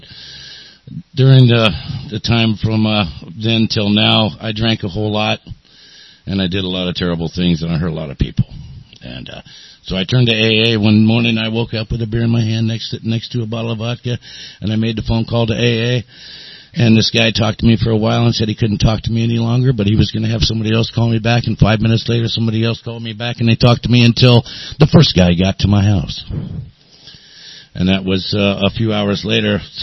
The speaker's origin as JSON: {"language": "English", "town": "San Diego", "region": "California", "country": "United States", "tie": "born or raised there", "said": "Yeah, I'm from San Diego. I grew up here most of my life. There's about 5 years that I wasn't here in other states."}